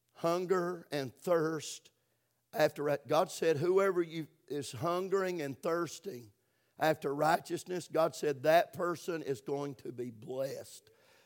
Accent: Pisgah Forest, North Carolina, United States; born there; I was born right there in Pisgah Forest. It's where I was actually born. And we lived there for the first year or two that I was in this world.

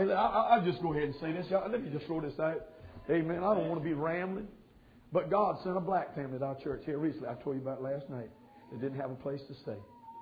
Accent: the South, United States; Hey, man, I'm from the South too, but I'm telling you, they got to be reached.

